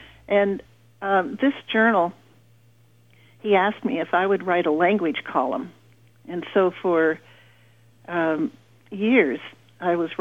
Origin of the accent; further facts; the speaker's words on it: California, United States; When I grew up in California, though, so I've always had some kind of interest in California languages and California life.